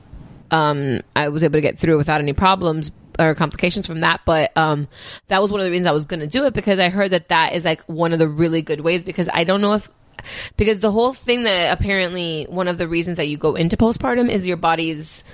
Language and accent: English; Miami, Florida, United States; I grew up in Miami. I'm Cuban.